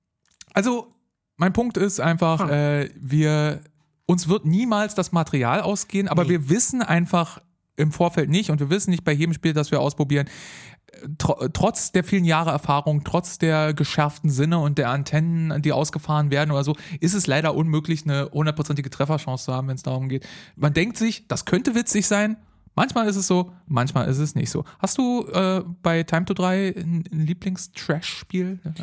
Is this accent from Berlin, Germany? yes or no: yes; Berlin, Germany; Als Berliner ist es unfassbar, wie sehr in Berlin stetig und immer die ganze Zeit gebaut wird, überall.